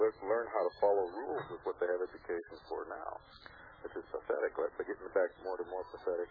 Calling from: Illinois, United States; Hi, I'm calling in from Illinois here, Bill

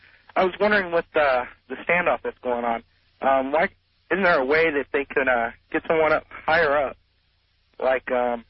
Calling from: Leavenworth, Kansas, United States; calling from Leavenworth, Kansas.

